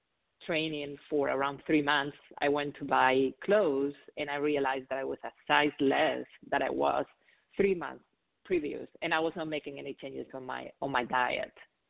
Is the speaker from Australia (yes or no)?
no; Spain; English is a second language; because if you haven't noticed, I have an accent. So I'm originally from Spain, and that's where I studied nursing.